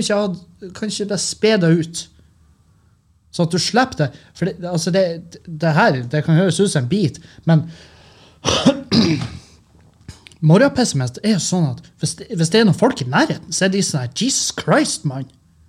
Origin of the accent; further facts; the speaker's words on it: Nordland, Norway; fordi at i Lurøy, Meløy, der jeg kommer fra, Rødøy, Gildeskål